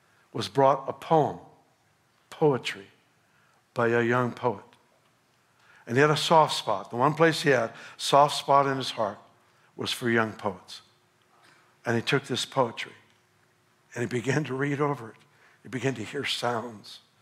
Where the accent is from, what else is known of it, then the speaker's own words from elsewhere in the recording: Sacramento, California, United States; also born or lived in Los Angeles; I was raised in Sacramento, L.A., then up here, and I've always been a San Francisco Giants fan.